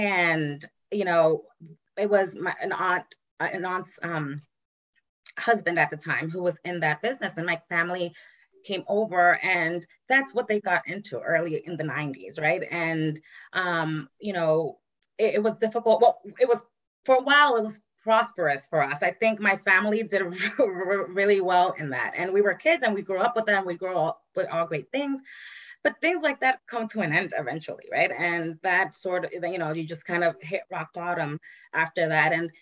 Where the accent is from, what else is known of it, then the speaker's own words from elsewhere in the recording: Dominican Republic; also born or lived in Puerto Rico; So I am the daughter of a Puerto Rican father and a Dominican mother. I was born in Puerto Rico, I always say raised in DR, but I wasn't really raised in DR. I was raised with my Dominican side of the family. But I went to Dominican Republic literally 2 weeks after I was born.